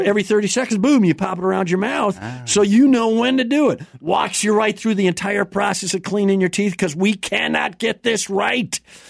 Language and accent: English; Wisconsin, United States; I'm from Chamber Falls, Wisconsin.